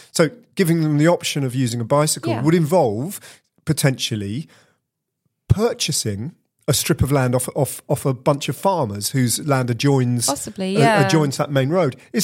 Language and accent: English; East of England, United Kingdom; I grew up in Bedfordshire, right?